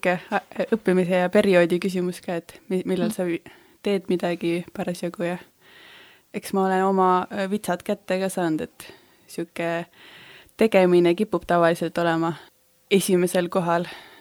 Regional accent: Rakvere, Lääne-Viru County, Estonia; Jaa, ma olen Rakverest pärit ja ma olen tegelikult oma elus võib-olla 4 aastat mujal olnud. Ma olen siis 34 praegu, et kuulejad oskaks arvutada. Ehk siis 30 aastat on Rakveres olnud.

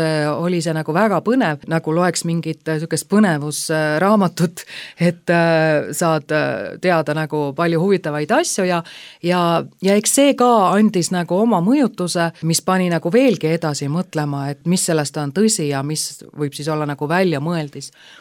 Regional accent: Tallinn, Harju County, Estonia; ma olen siis Tallinnast pärit

